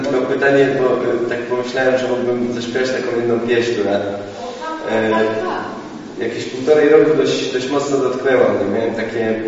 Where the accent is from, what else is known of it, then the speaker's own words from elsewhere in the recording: Trzebinia, Lesser Poland, Poland; now in Krzeszowice, Poland; Kilkanaście lat temu przeprowadziłem się tutaj do Krzeszowic wraz z moją żoną. Pochodzę z Trzebini